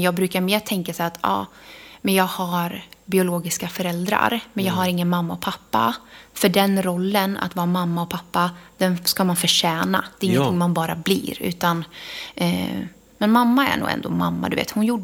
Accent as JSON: {"language": "Swedish", "town": "Gudhem", "region": "Västra Götaland County", "country": "Sweden", "tie": "born or raised there", "also_born_or_lived": "Karlskoga", "said": "Och sen så fick jag ju flytta hit. Jag växte upp i Gudhem. Och innan bodde jag i Värmland, i Karlskoga."}